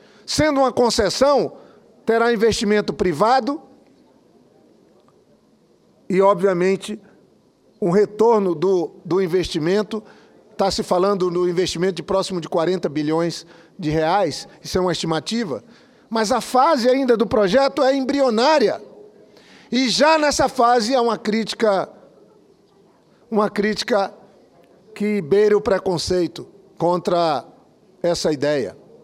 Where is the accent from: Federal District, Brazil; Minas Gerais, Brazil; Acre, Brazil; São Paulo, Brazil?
Acre, Brazil; em Cruzeiro do Sul, lá no meu estado do Acre.